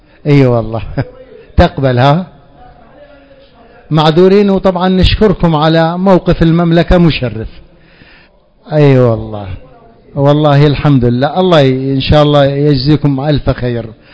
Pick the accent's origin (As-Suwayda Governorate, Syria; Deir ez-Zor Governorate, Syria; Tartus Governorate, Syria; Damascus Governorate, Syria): Deir ez-Zor Governorate, Syria; Deir ez-Zor; التشيع في وادي الفرات بلدي دير الزور